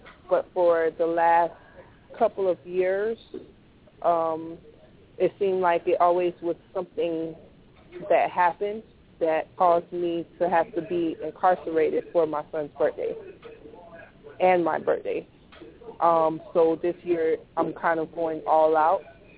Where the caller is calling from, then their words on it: Miami, Florida, United States; Calling from Miami. Beautiful Miami.